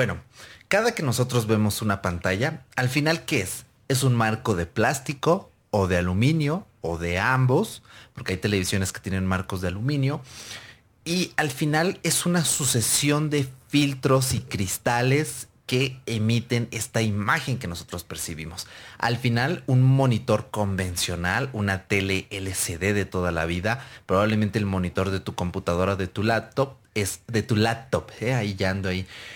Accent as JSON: {"language": "Spanish", "country": "Spain", "said": "recordad, soy español"}